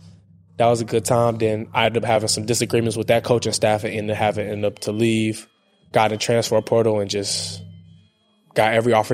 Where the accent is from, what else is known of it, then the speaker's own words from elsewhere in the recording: Detroit, Michigan, United States; I'm from Detroit, so like, I'm 16 hours away from my family.